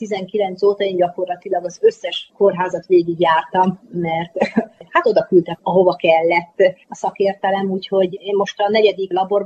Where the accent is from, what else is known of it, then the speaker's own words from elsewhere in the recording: Hungary; Magyarként ez nincsen, tehát nekünk valamilyen szinten biztos, hogy szerencsénk van, hogy akik itt élnek magyarok, nagyon kicsi akcentussal, tehát nagyon minimális akcentussal vagyunk.